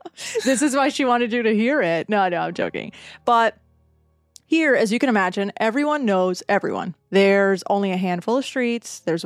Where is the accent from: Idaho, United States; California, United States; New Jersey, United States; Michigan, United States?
New Jersey, United States; Again, I grew up in New Jersey, right, like in the tri-state area.